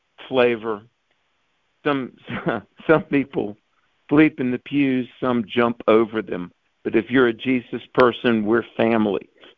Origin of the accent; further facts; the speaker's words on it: North Carolina, United States; Twice in my home state of North Carolina, I've been asked to do biblical worldview weekends in Catholic churches.